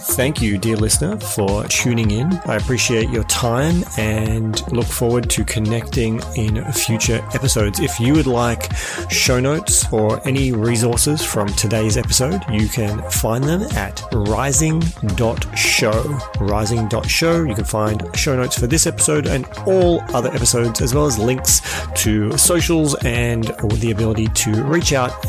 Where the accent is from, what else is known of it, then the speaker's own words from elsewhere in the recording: Australia; accent: Australian; thank you, dear listeners from the USA, who must like my Australian accent, and the guests who have been primarily Aussies.